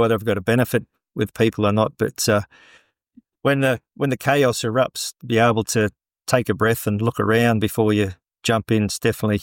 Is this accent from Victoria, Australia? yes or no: no; Middlemount, Queensland, Australia; I'm from Middlemount